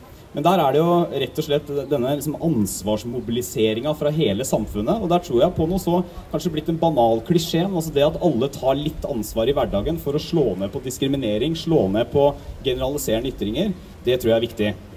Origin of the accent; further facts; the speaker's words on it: Telemark, Norway; Jeg var hjemme I Telemark og besøkte en rusinstitusjon I Skien